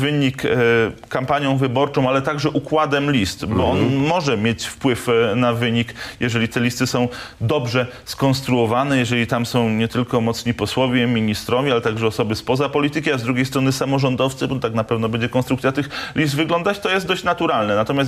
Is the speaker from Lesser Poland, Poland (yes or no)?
no; Poznań, Greater Poland Voivodeship, Poland; Też ja tradycyjnie jestem poznaniakiem, startuję z Poznania